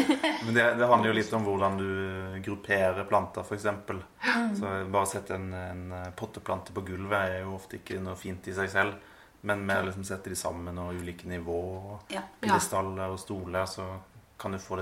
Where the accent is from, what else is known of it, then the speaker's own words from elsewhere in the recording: Råde, Østfold, Norway; accent: Rogaland dialect; also born or lived in Rogaland; Jeg har vokst opp på en stor gård i Råde i Østfold. Jeg har Rogalandsdialekt, men det fordi jeg flyttet der når jeg var liten da, fra Rogaland.